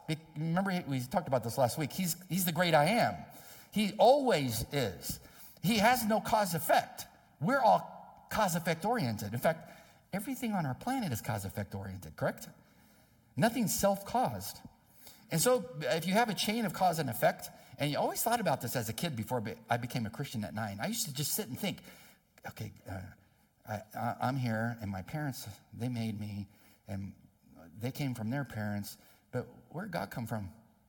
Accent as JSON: {"language": "English", "town": "San Diego", "region": "California", "country": "United States", "said": "You know, I'm from San Diego."}